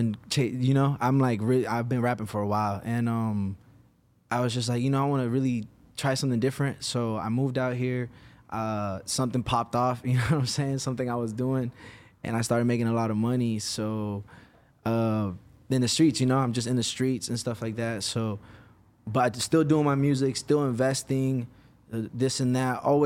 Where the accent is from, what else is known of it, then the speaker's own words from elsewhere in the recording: Virginia, United States; now in Los Angeles, United States; Originally Virginia. I moved to LA in 2018.